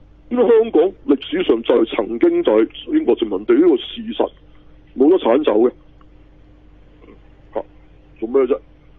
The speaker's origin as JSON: {"language": "Cantonese", "country": "China", "said": "我系中国人嚟嘅、啊，又唔大只，又唔高大"}